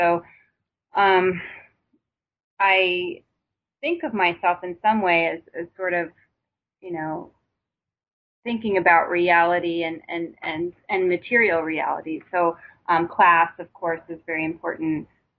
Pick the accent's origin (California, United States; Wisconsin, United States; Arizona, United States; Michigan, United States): California, United States; Los Angeles; Of course, I grew up in Los Angeles, and, you know, my mother raised me in a single parent home